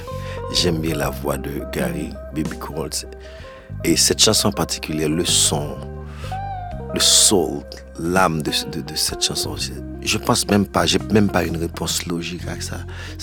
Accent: Carrefour, Ouest, Haiti; J'ai grandi à Carrefour, dans la banlieue sud de Port-au-Prince.

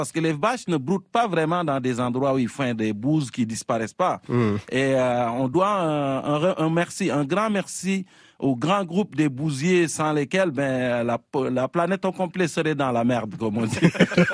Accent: Fatick, Senegal; Moi, je viens du Sénégal, je suis un serreur du centre du pays. de la région de Fatick. Et la bouse de vache séchée, on appelle ça umbel dans ma langue.

